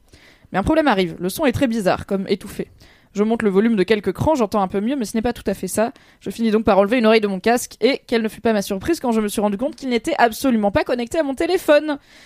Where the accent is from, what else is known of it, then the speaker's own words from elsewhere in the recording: Bordeaux, Nouvelle-Aquitaine, France; je viens de Bordeaux, qui, contrairement à ce qu'on pense, est une des villes où il pleut le plus en France.